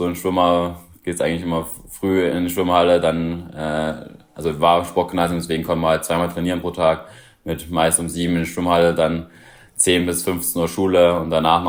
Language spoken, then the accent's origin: German; Leipzig, Saxony, Germany; ich komme aus Leipzig